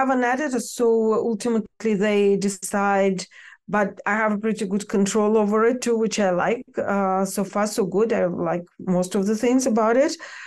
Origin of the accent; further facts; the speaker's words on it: United States; now in Ukraine; I'm based in Ukraine and I have a weird accent, but I am not a Ukrainian. I'm an American journalist who never got rid of the accent, folks.